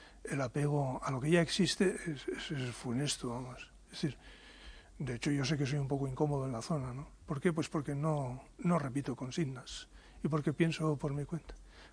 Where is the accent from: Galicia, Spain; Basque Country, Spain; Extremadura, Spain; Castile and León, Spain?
Basque Country, Spain; San Sebastián; born there; Yo paseaba recientemente por mi ciudad natal, San Sebastián